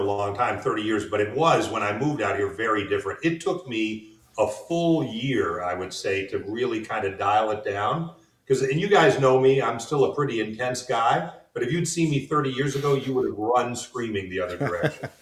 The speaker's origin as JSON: {"language": "English", "region": "New York", "country": "United States", "moved": "yes", "lives_now": "Chicago, United States", "said": "as I said, I'm originally from New York, but I'm out here and I'm fully a Midwesterner now, or almost fully. You know, it takes a little while to get that New York out of you."}